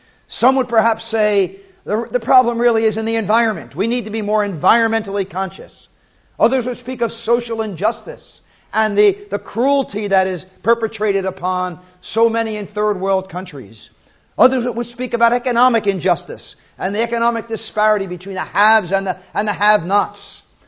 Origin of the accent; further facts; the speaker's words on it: Philadelphia, Pennsylvania, United States; I was born in the city of Philadelphia, in the state of Pennsylvania, in the USA, and if you need to know, back in 1944, and raised in the city and lived there for quite a number of years. Now I just live outside it.